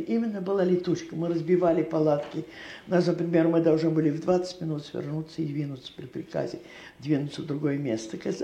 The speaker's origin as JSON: {"language": "Russian", "town": "Yasnaya Polyana", "region": "Tula Oblast", "country": "Russia", "tie": "born there", "said": "Я родилась в Ясной Поляне в 1884 году. Мне сейчас 82-й год."}